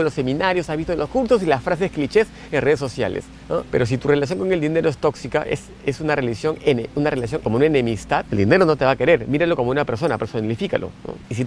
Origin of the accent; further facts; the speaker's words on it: Peru; moved away; en mi país, Perú, hacer terapia es... ¡Ay, no te van, te van a medicar! Así de ignorantes somos en mi querido país sobre el tema de la terapia.